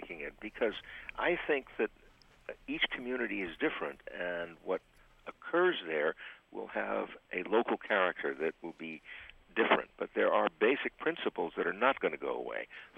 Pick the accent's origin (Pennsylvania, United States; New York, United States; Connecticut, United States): New York, United States; New York City; I am biased because I'm a New Yorker, the most successful park ever done by Frederica Olmsted and Calvert Vaux is Central Park, where I grew up.